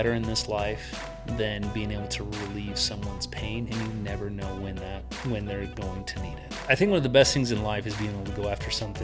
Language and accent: English; Texas, United States; born there; I was born in Texas, and then I am the youngest of four brothers.